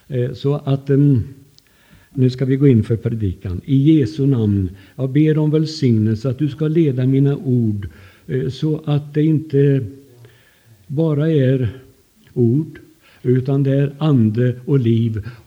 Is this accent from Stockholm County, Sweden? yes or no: no; Undernäs, Västra Götaland County, Sweden; Jag är ju uppväxt i Undernäs, och en liten pingstförsamling var det.